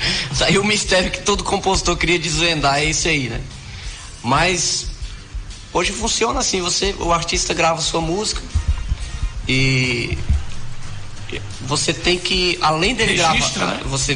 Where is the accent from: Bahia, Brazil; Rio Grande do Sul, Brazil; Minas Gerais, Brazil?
Bahia, Brazil; Campo Formoso; Como todo mundo sabe, eu nasci no interior, no Alagadiço ali, interior daqui de Campo Formoso.